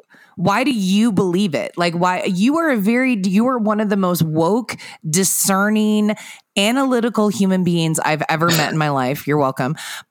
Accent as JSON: {"language": "English", "region": "Pacific Northwest", "country": "United States", "tie": "born or raised there", "said": "I grew up in the Northwest, which meant that I knew a lot of people that thought that crystals had healing powers"}